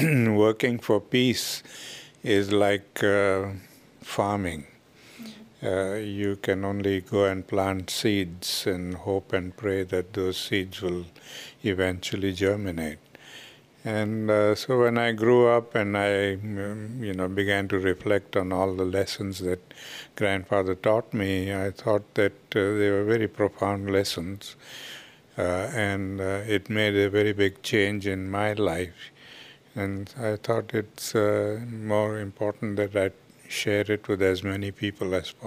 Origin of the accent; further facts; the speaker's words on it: South Africa; Well, I grew up in South Africa at a time when there was a lot of prejudice there.